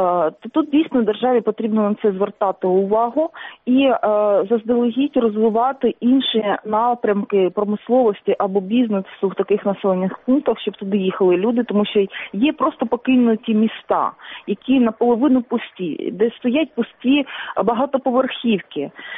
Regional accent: Donetsk Oblast, Ukraine; Я з Донеччини, тому я бачила, у що перетворюються колишні шахтарські поселення після того, як закривалися шахти.

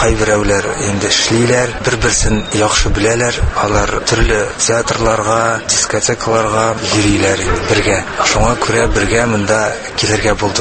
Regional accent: Tatarstan, Russia; Tatar is a second language; Ничек инде мин үзем татар, ә татарча сөйләшә алмыйм.

